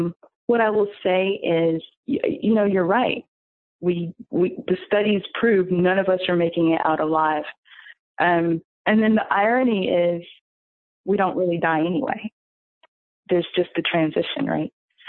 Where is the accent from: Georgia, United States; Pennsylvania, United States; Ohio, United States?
Georgia, United States; Atlanta; now in New York City, United States; I'm originally from Atlanta, so I'm a Southern girl. And I had the opportunity to move to New York, and I took the opportunity.